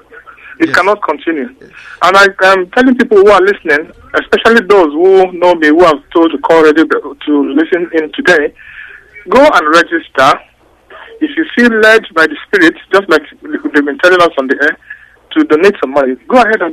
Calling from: Luton, East of England, United Kingdom; I'm calling from Luton.

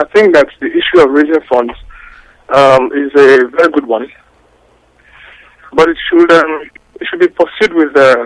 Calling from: Luton, East of England, United Kingdom; I'm calling from Luton.

